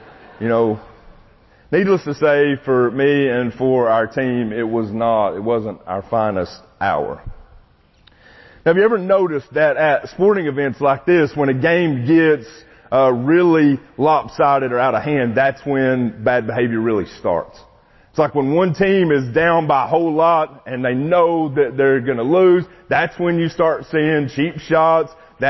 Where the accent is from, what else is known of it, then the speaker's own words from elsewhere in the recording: Mainville, Tennessee, United States; Look, I'm from Mainville, Tennessee. I'm not afraid to fight dirty, you know?